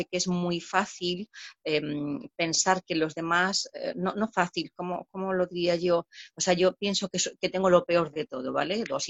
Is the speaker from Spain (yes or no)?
yes; Extremadura, Spain; now in Madrid, Spain; soy española, ¿no? O soy de Extremadura, no sé.